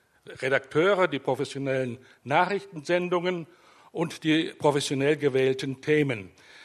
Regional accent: Frankfurt, Hesse, Germany; Ich komme ja aus der Frankfurter Gegend

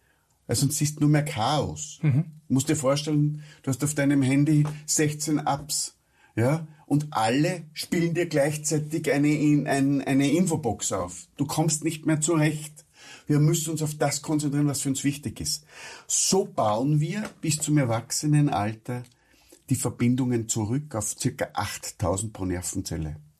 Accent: Austria; ich bin Österreicher, ja, das, wir reden normalerweise in einem Bratendialekt.

